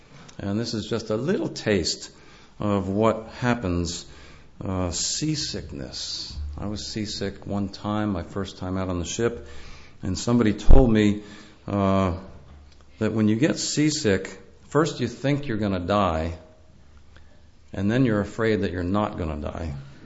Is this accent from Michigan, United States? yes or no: no; New York, United States; I grew up in New York State. I was born in 1954. Grew up in New York State in a nice rural town in the Hudson Valley.